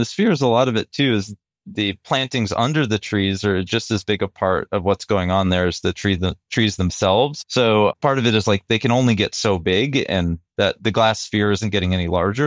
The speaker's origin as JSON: {"language": "English", "region": "New Hampshire", "country": "United States", "tie": "born or raised there", "lives_now": "Washington, United States", "said": "I grew up in New Hampshire and now I'm here in Washington"}